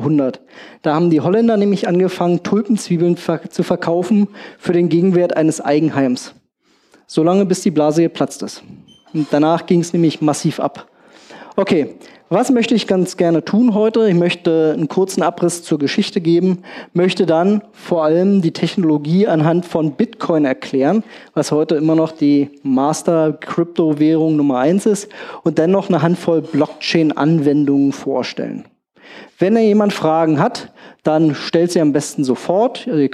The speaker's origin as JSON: {"language": "German", "region": "Berlin", "country": "Germany", "accent": "Berlin", "lives_now": "Cologne, Germany", "said": "Ich komme aus Köln. Unschwer zu erkennen ist, dass ich nicht ursprünglich in Köln geboren wurde. Das heißt, ich habe relativ schnell erkennbar einen Berliner Akzent."}